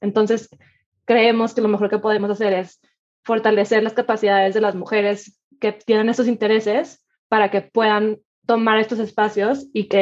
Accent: Monterrey, Nuevo León, Mexico; moved away as an adult; now in Mexico City, Mexico; creo que conforme nos fuimos saliendo de Monterrey, yo me terminé la licenciatura en la Ciudad de México y me quedé aquí mucho tiempo

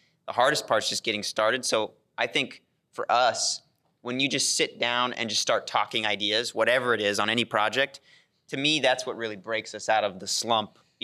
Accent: Nebraska, United States; So, I mean, like for me growing up in Nebraska, I had none of this.

